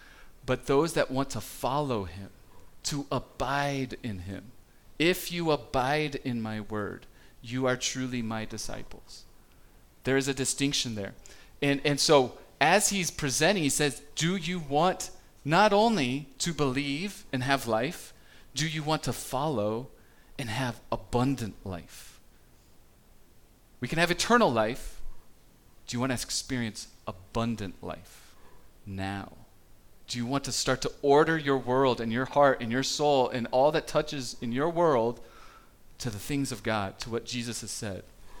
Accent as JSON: {"language": "English", "country": "Israel", "said": "I'm obviously from Israel. I get it. We're sons of Abraham."}